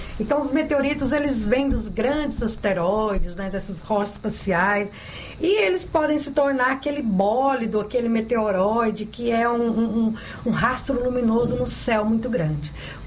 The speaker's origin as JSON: {"language": "Portuguese", "town": "Tiros", "region": "Minas Gerais", "country": "Brazil", "said": "como aconteceu lá na minha cidade, lá perto da minha cidade de Tiros"}